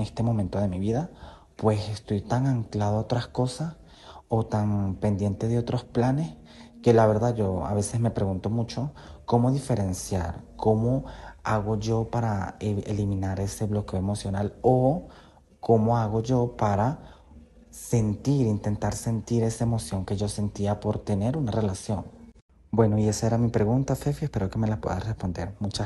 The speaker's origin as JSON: {"language": "Spanish", "country": "Venezuela", "lives_now": "Bogotá, Colombia", "said": "vivo en la ciudad de Bogotá, pero soy de Venezuela, tengo 26 años."}